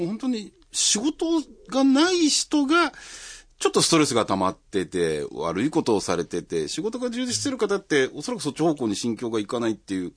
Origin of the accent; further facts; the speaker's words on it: Yamaguchi, Japan; いえ、私は山口県の出身です。